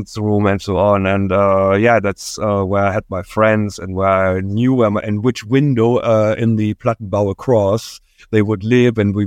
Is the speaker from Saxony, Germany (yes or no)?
yes; Dresden, Saxony, Germany; Yeah, so I was born in East Germany, in the area around Dresden. And that was late 60s, early 70s, my early childhood.